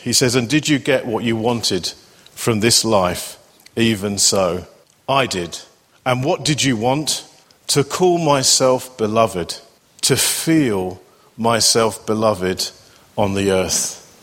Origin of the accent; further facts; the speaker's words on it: London, United Kingdom; born there; I remember really for myself that as a teenager, I was born in London